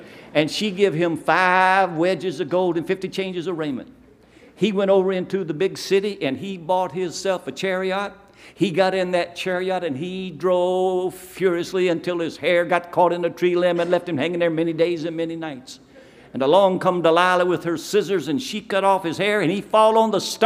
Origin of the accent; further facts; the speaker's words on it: Kentucky, United States; Miss Judy is from Michigan, and I'm from Kentucky. We met in South Carolina, and we live in Florida.